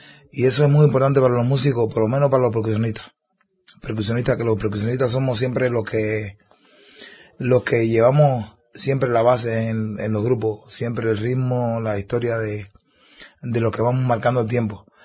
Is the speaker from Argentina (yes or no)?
no; Cuba; para mí como cubano, que nos gusta mucho crear y hacer cosas